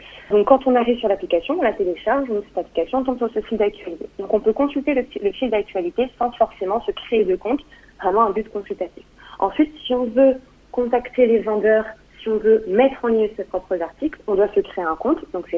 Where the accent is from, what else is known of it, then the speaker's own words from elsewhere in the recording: New Caledonia; je suis calédonienne, je fais mes études en métropole et je suis rentrée en fin d'année dernière.